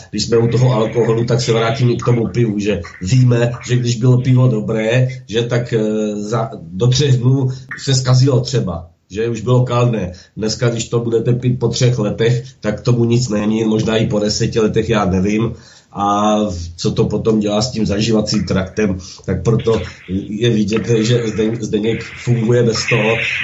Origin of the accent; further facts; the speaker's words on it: Moravia, Czechia; Jsem Moravák